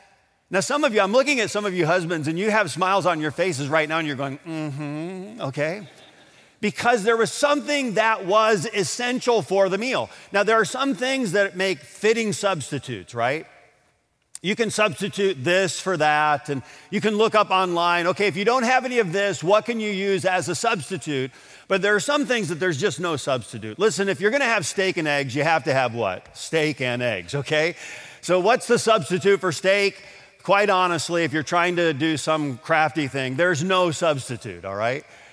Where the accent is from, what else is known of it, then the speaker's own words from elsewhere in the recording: Adrian, Michigan, United States; although it was part of my growing up in Mayberry, okay? otherwise known as Adrian.